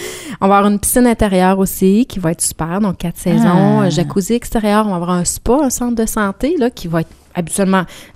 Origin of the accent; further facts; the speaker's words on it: Quebec, Canada; Nous autres, les petits Québécois, ben, on est comme plus ou moins habitués à ça.